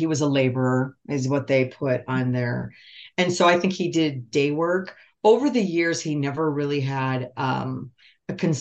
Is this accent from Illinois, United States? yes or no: yes; Rockford, Illinois, United States; So I grew up in Rockford, Illinois, which again is just north, northwest of Chicago.